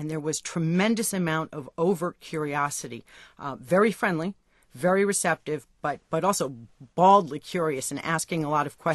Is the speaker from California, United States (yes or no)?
no; New Jersey, United States; We're from New Jersey, and there are a lot of adoptive families in the New York metropolitan area